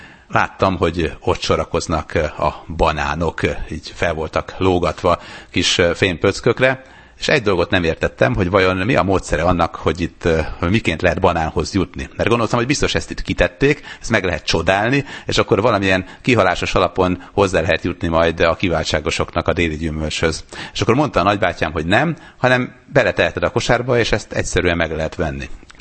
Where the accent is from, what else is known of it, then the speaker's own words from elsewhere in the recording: Sopron, Győr-Moson-Sopron, Hungary; now in Switzerland; Sopronban, ahol felnőttem.